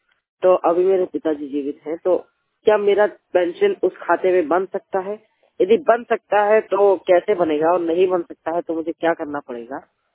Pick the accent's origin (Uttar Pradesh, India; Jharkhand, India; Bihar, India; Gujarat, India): Uttar Pradesh, India; मैं उत्तर प्रदेश का निवासी हूँ